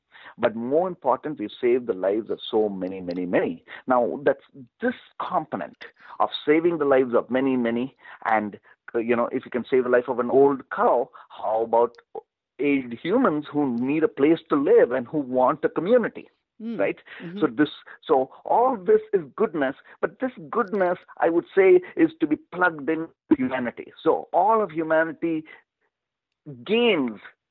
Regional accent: South India, India; born there; For instance, I'm born in this body with a brown skin, like I was born in South India.

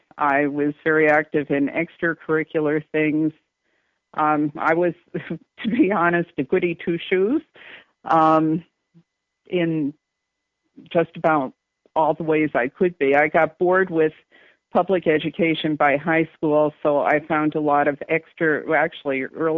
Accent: Newark, New Jersey, United States; I grew up in a one-bedroom apartment in Newark, New Jersey, in a building that has since been torn down.

